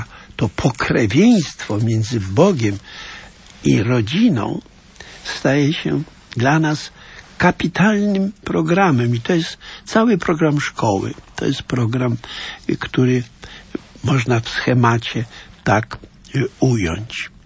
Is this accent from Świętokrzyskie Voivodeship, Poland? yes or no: no; Lublin Voivodeship, Poland; w środowisku, w którym się wychowałem, a więc w diecezji lubelskiej, na wsi, ludzie mówili prosto